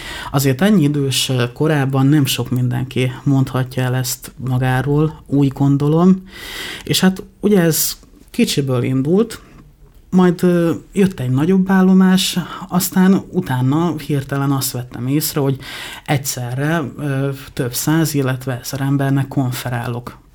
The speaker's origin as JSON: {"language": "Hungarian", "town": "Létavértes", "region": "Hajdú-Bihar", "country": "Hungary", "tie": "born there", "said": "Létavértesen születtem, ez egy kisváros a romániai határ mellett."}